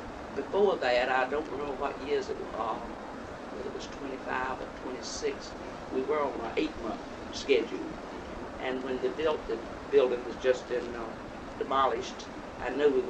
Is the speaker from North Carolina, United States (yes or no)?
yes; Farmville, North Carolina, United States; I was born and bred in Farmville. Family goes back, fourth generation to be born here.